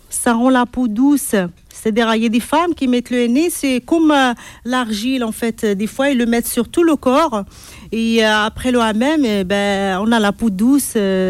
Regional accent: Morocco; moved away as an adult; now in France; Je suis marocaine.

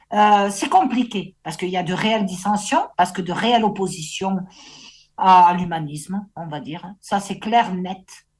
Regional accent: Occitanie, France; moi petite, j'ai grandi en Haute-Garonne, c'est à côté de l'Ariège, hein, c'est pas du tout loin.

